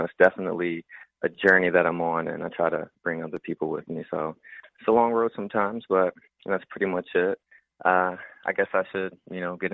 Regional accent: Chester, Pennsylvania, United States; from Chester, PA, the Keystone State.

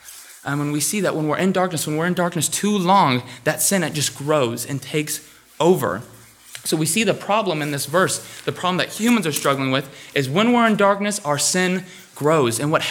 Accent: United States; bear with me because I'm just an American boy, so I don't know how to speak Greek very fluently

